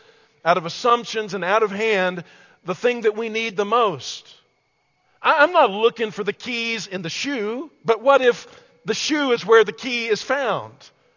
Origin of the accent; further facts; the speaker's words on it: Hereford, Texas, United States; also born or lived in Amarillo; I was born in Amarillo, but I grew up, my hometown was Hereford, Texas. Hereford, Texas.